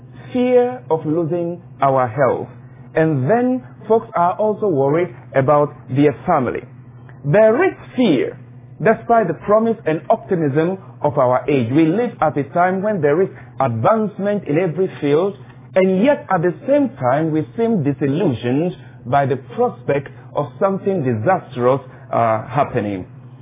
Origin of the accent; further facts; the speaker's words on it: Ghana; now in United States; You can tell from my accent already I'm not an American. I'm from Ghana, West Africa, but I'm currently based in the United States